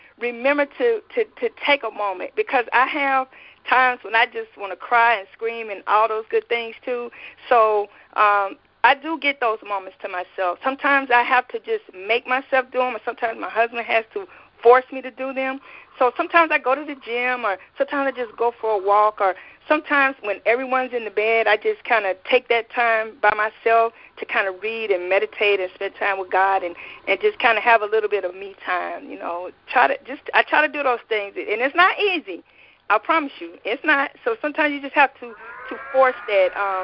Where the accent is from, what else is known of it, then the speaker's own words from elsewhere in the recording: Columbus, Mississippi, United States; born there; now in Savannah, United States; I was born in Columbus, Mississippi, so I'm a Southern girl.